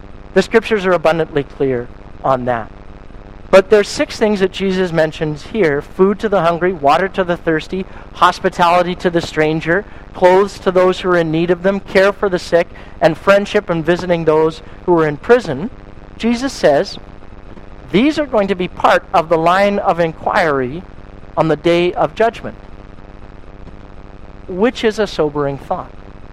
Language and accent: English; Canada; as a Canadian, I want to be able to stand there and say